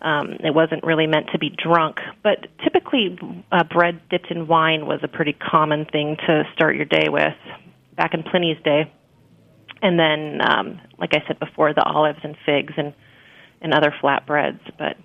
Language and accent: English; Scotland, United Kingdom; oatmeal, of course, and being Scottish, it's almost a Scottish national dish.